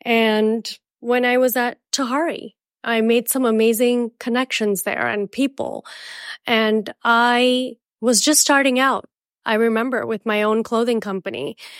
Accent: India; And I have worked with my own country, India.

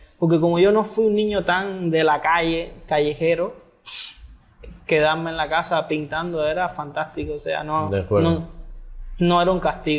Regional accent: Havana, Cuba; now in Holbox, Mexico; A ver, yo vengo de Cuba, de La Habana, Cuba. Llegué a México hace 5 años por mi relación sentimental.

